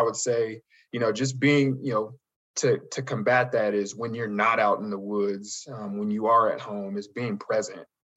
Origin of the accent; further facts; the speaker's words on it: Las Vegas, Nevada, United States; I'm originally from Las Vegas, so we branch out and go fishing and stuff.